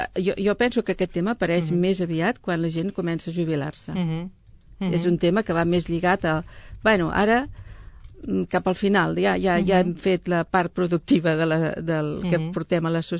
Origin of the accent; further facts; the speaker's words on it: Sabadell, Catalonia, Spain; I jo es dono la casualitat que sóc de Sabadell